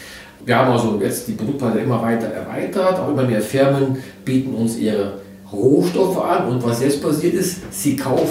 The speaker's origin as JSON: {"language": "German", "region": "Saarland", "country": "Germany", "tie": "born there", "said": "mir als Saarländer, als geborener Saarländer sehr am Herzen liegt"}